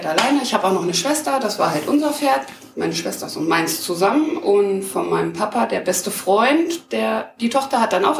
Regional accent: Beverungen, North Rhine-Westphalia, Germany; Also ich komme aus dem schönen Weserbergland, ich komme aus Beverungen. Das wird dem einen oder anderen vielleicht etwas sagen oder auch nicht. Also Beverungen liegt im Kreis Höxter, in weiter Entfernung von Paderborn.

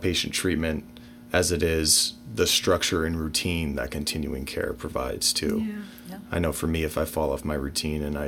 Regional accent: San Diego, California, United States; back home where I grew up in San Diego

